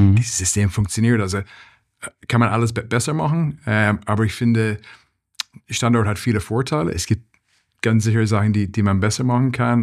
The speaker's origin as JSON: {"language": "German", "country": "Ireland", "also_born_or_lived": "Indonesia / Singapore / Pakistan", "second_language": "German", "moved": "as an adult", "lives_now": "Germany", "said": "Wie man es vom Akzent merkt, bin ich kein gebürtiger Deutscher. Ich komme tatsächlich aus Irland und wohne jetzt zum dritten Mal in Deutschland, war im Studium hier, war auch gerade am Anfang von meiner Karriere hier. Inzwischen war ich dann weg in Indonesien, in Singapur, im Rest Europa"}